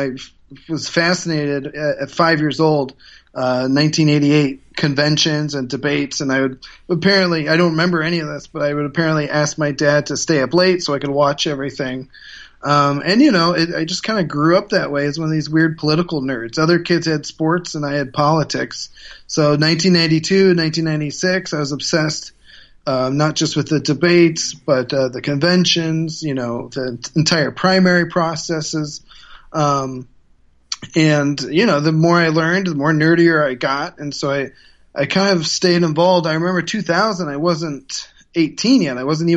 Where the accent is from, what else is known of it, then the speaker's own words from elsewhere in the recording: Ohio, United States; Yeah, I ran for mayor in 2007 of my hometown in Ohio.